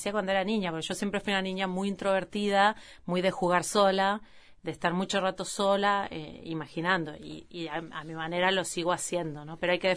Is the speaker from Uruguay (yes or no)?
yes; Montevideo, Uruguay; born there; yo nací en El Cordón, esa era mi calle, Chanay Jackson